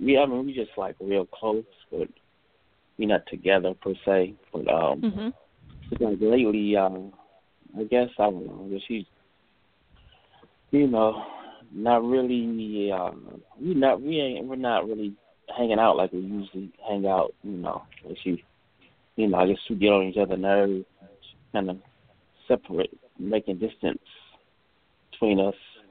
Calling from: Cleveland, Ohio, United States; Cleveland, Ohio.

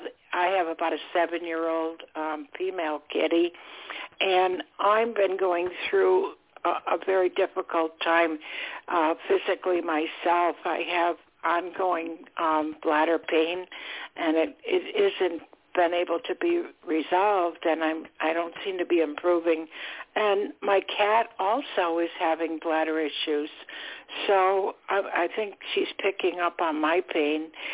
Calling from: Florida, United States; I'm calling from Florida

